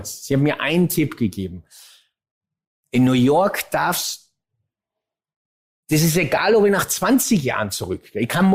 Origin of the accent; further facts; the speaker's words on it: Hinterthal, Salzburg, Austria; hat in Hintertal bei Maria Alm, wo ich herkomme, eine Zweitwohnung.